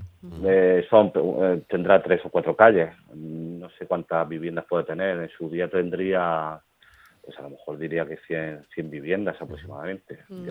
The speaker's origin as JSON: {"language": "Spanish", "region": "Region of Murcia", "country": "Spain", "said": "somos de la comarca, nosotros somos de Ulla y pertenecemos a esa comarca que ya sufre la despoblación"}